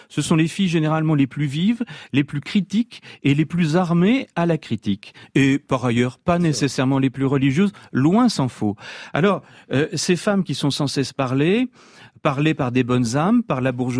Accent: Brittany, France; Moi, je suis breton. Dans ma famille, mes grands-parents, arrière-grands-parents, avaient sur la tête un fichu.

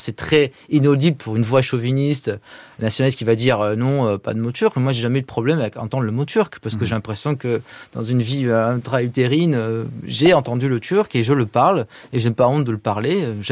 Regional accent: Lisbon, Portugal; also born or lived in Paris; Moi, je suis né à Paris, j'ai grandi à Lisbonne.

